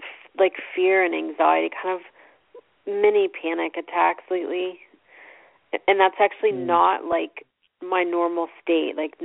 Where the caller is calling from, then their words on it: Florida, United States; I'm calling from Florida.